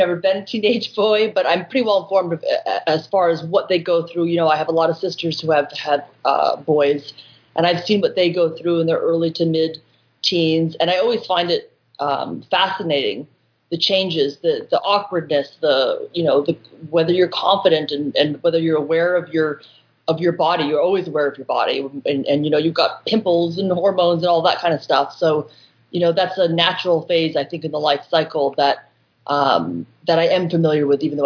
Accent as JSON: {"language": "English", "region": "Massachusetts", "country": "United States", "said": "I'm from back east. I'm from Massachusetts, and I'm from a really big family, and I have 7 brothers."}